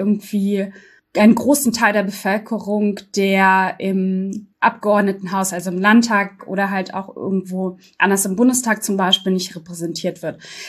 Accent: Berlin, Germany; auch in Berlin, sehr immens, auch im Gesundbrunnen und Wedding, da wo ich aufgewachsen bin

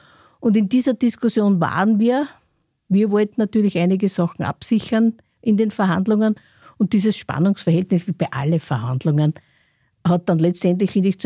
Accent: Austria; So wie uns zum Beispiel als Österreicher

